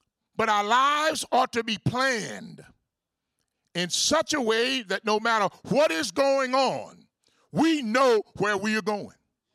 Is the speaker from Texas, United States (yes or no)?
yes; Texas, United States; I'm from Texas originally, even though my mother is from the great state of Mississippi.